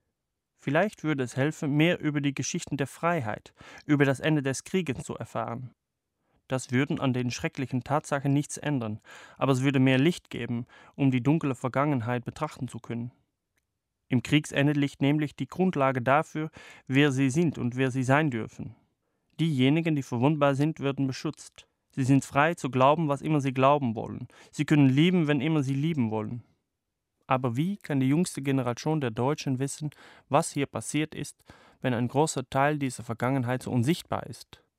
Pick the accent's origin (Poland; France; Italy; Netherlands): Netherlands; Für mich als Niederländer war es immer eine Selbstverständlichkeit, mich mit den Befreiern zu identifizieren.